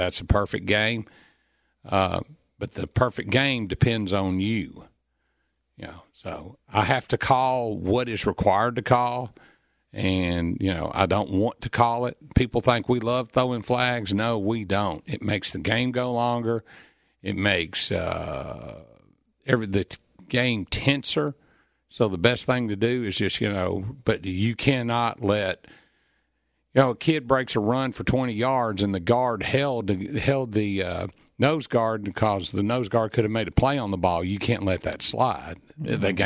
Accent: Kentucky, United States; you get to Elizabethtown, or as we're from Kentucky, call E-Town

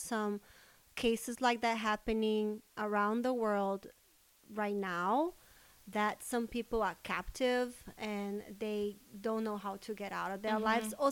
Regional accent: Brazil; now in United States; I am from Brazil. You guys all know that. That is where I was born and where I was raised. I have lived in the U.S. though more than I have lived in Brazil. So I am an American citizen as well.

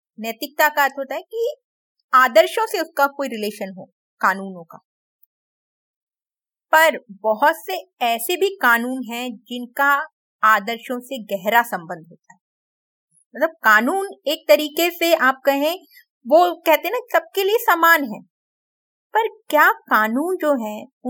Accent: Mumbai, Maharashtra, India; मैं मुंबई से हूं

